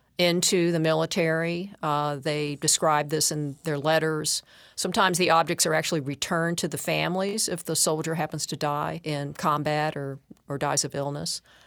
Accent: Atlanta, Georgia, United States; Yeah, I had several neighbors when I was growing up in Atlanta who were combat vets from World War II, and they had their relics.

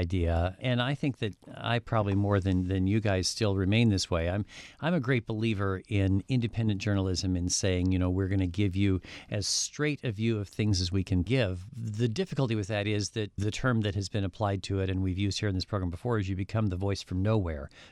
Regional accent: South Dakota, United States; I mean, I'm from South Dakota.

